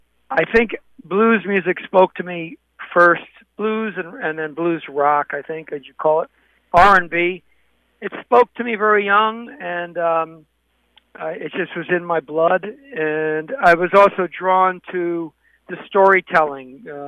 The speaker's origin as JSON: {"language": "English", "region": "New Jersey", "country": "United States", "tie": "born there", "said": "Even though I was born in New Jersey and people call me a Jersey boy, I really grew up loving the South, you know, and I love the storytelling."}